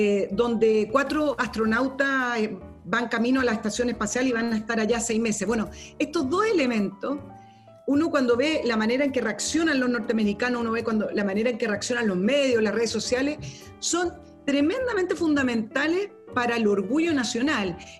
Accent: Chile; Quizás uno como chileno, y no lo digo de una manera peyorativa, un país pequeño que no lidera en el concierto internacional

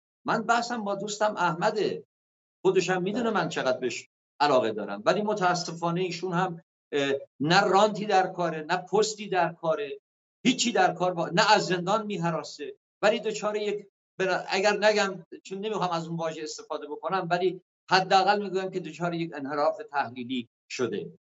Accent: Khuzestan, Iran; ما لور خوزستانی هستیم

